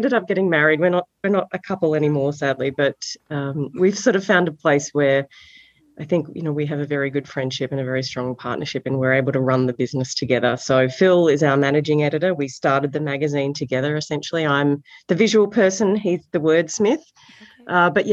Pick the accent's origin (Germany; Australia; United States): Australia; But when I was growing up in Australia at that age and that time, I thought I wanted to be an architect, actually.